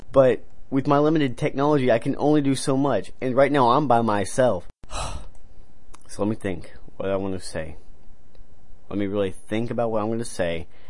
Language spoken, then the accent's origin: English; Texas, United States; The fact that you insult my home state. You insulted Texas.